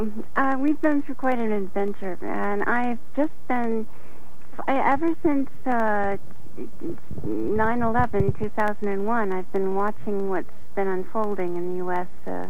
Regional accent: New England, United States; I grew up in New England. I grew up where the American Revolution started

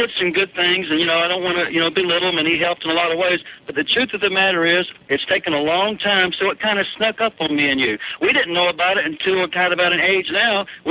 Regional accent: the South, United States; I was born and raised in the South.

